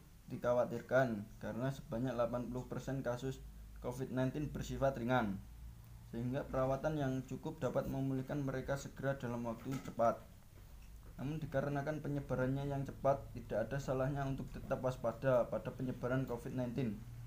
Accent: Banyuwangi, East Java, Indonesia; dari Desa Kedungu, Kecamatan Tegal Limo.

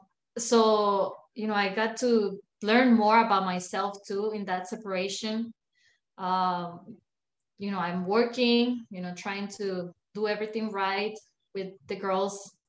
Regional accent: Mexico; English is a second language; now in United States; I had a customer telling me, I pick an accent from you. I'm like, yes, I'm from Mexico.

